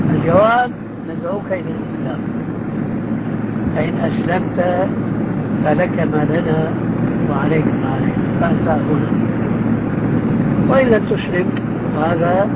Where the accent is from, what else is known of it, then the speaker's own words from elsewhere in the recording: Damascus, Damascus Governorate, Syria; عندنا في دمشق كنا محكومين فرنسويين